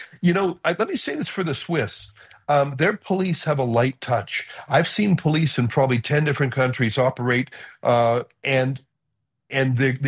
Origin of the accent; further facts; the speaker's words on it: Canada; I'm a Canadian, as you mentioned